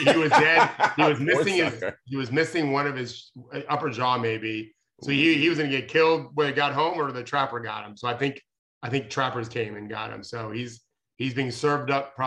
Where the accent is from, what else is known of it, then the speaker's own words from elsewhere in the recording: United States; born there; I say we because I was born in America